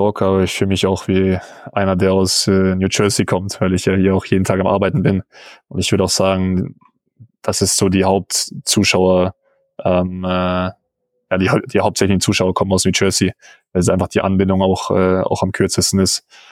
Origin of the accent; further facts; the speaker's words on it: Bavaria, Germany; Als Bayer komme ich da nicht drum rum.